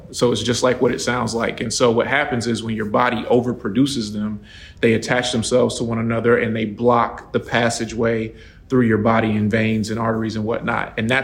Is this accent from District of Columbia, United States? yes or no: yes; Washington, District of Columbia, United States; born there; So my story, I was born in Washington, D.C., George Washington Hospital.